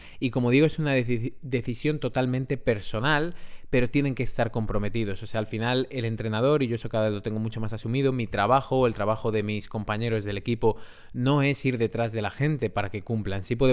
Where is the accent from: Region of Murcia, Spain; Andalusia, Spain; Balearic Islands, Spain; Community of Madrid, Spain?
Community of Madrid, Spain; Madrid; soy cosmopolita porque soy de Madrid, pero no tanto, ¿no?